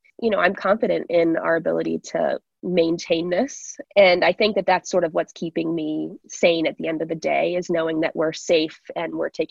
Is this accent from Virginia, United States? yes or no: yes; Virginia, United States; I'm actually from Virginia originally, and I studied crop and soil sciences.